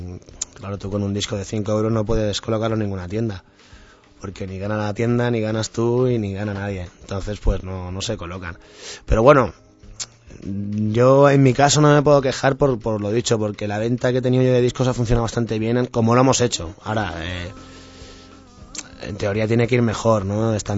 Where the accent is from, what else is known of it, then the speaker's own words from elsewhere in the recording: Sant Cugat del Vallès, Catalonia, Spain; Pero en San Cugat a mí me da mucho respeto tocar en mi pueblo siempre, ¿no?